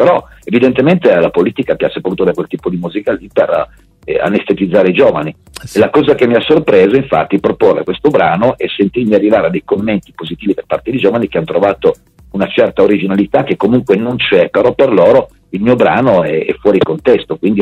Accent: Turin, Piedmont, Italy; Sì, perché sono di Torino. Tengo molto questa città che amo e odio.

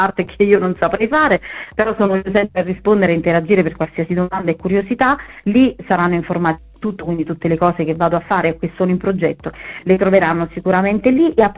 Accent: Naples, Campania, Italy; pur essendo napoletana non lo sono mai stata tanto

